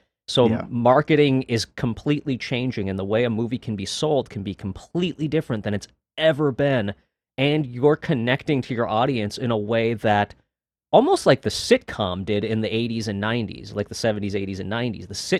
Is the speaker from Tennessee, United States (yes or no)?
no; Minneapolis, Minnesota, United States; I'm a filmmaker from Minneapolis, Minnesota.